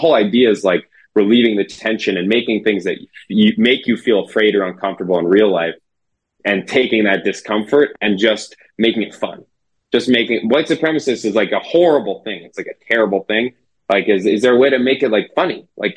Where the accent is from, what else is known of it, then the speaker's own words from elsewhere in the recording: Philadelphia, Pennsylvania, United States; probably because I'm from Philadelphia, and Philadelphia is an upsetting place.